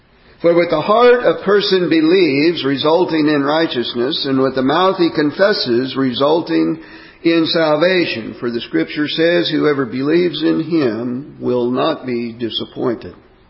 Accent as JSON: {"language": "English", "town": "Kansas City", "region": "Missouri", "country": "United States", "tie": "born or raised there", "said": "Now, I am decidedly a Yankee. I was raised in Kansas City, Missouri. My words are different"}